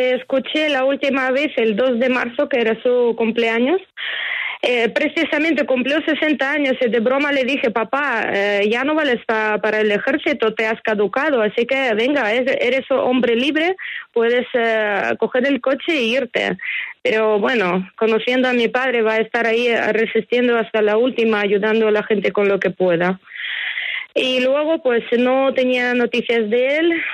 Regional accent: Mariupol, Donetsk Oblast, Ukraine; Spanish is a second language; incluida Mariupol, mi ciudad natal, que se mantenía dentro de la soberanía ucraniana

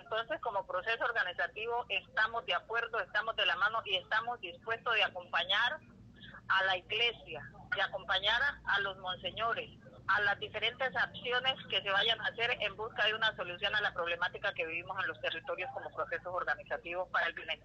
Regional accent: Colombia; ese derecho principal y fundamental que tenemos como seres humanos, como colombianos.

